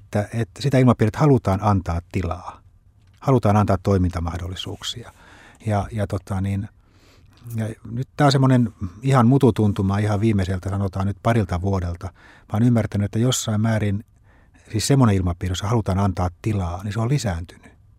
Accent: Turku, Southwest Finland, Finland; Mä olen turkulainen, mä en tunne näitä Helsingin seurakuntia.

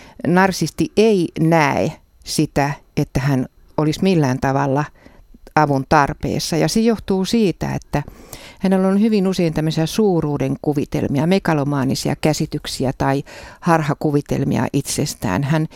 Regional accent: Ostrobothnia, Finland; kun mä oon itse Pohjanmaalta

